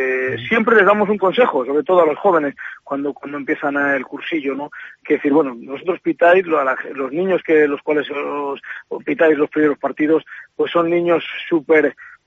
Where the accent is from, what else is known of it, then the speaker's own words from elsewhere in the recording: Valladolid, Castile and León, Spain; y bueno, pues espero que el Valladolid realice un buen partido y todos sean éxitos, para el equipo arbitral y para el equipo de mi ciudad.